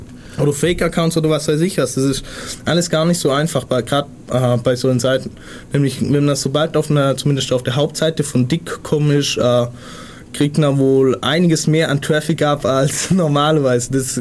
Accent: Ulm, Baden-Württemberg, Germany; 0731, das kann ich mir merken, weil ich komme auch aus Ulm.

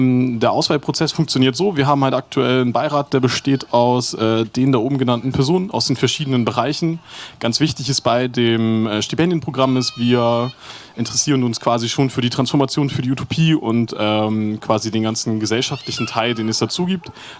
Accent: Flensburg, Schleswig-Holstein, Germany; ich komme aus Flensburg

